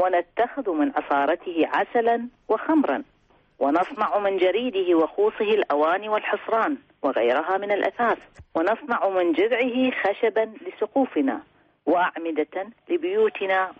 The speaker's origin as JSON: {"language": "Arabic", "country": "Iraq", "said": "وبالنسبة لنا كعراقيين تمثل أشياء كثيرة"}